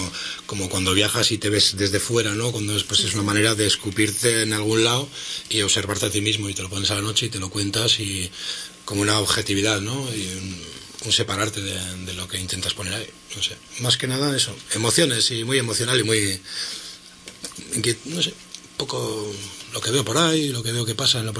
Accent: Basque Country, Spain; Lo recuerdo, y como en los inviernos fríos y lluviosos del País Vasco, ahí en el parque chupando frío, debajo de un árbol

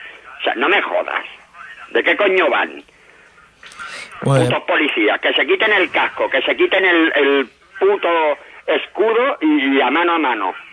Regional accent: Esplugues de Llobregat, Catalonia, Spain; Lo que estamos haciendo aquí en Esplugas, yo soy de Esplugas

